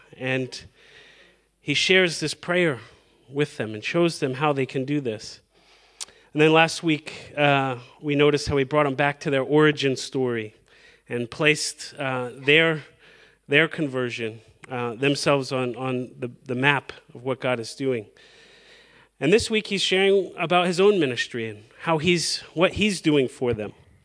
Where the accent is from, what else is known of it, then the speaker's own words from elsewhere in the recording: Virginia, United States; I remember once hiking in Virginia, my home state, the Blue Ridge Mountains